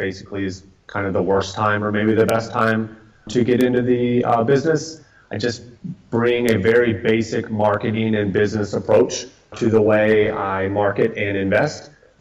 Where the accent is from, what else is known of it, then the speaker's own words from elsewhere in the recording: Atlanta, Georgia, United States; now in Austin, United States; I grew up in Atlanta. Most people just rent homes in Atlanta. Here in Austin, because of the cost of living, room rental is very prevalent.